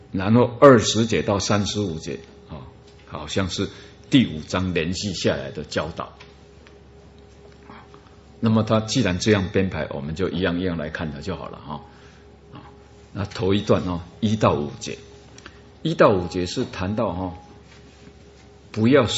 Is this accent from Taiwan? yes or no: yes; Taiwan; 我们台湾人是拍拍胸膛讲话，